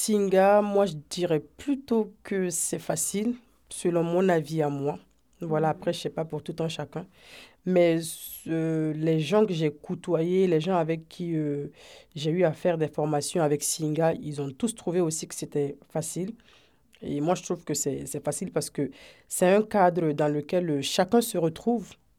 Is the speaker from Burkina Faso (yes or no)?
yes; Burkina Faso; now in France; Moi, je suis burkinabé, Afrique de l'Ouest, Burkina Faso.